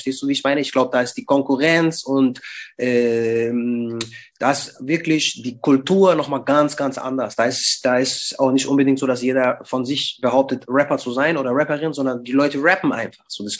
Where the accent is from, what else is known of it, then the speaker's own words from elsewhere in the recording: Bavaria, Germany; Sowohl den Bayern als auch den Franken. Aber ja, klar, also das ist meine Heimat, das hat mich geprägt.